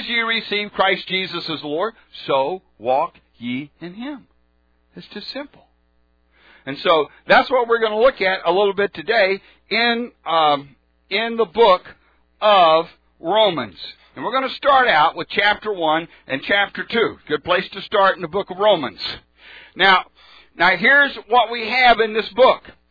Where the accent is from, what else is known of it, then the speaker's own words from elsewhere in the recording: Houston, Texas, United States; And when I grew up in Houston, and that's where Herman and I met, and we both grew up in Houston, I've known Herman for about 45 years or so.